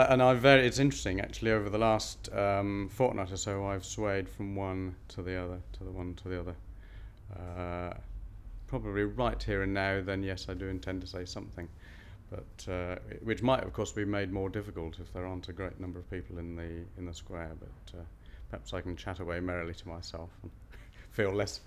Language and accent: English; Nottingham, East Midlands, United Kingdom; I'm 54 years old and I'm from Nottingham.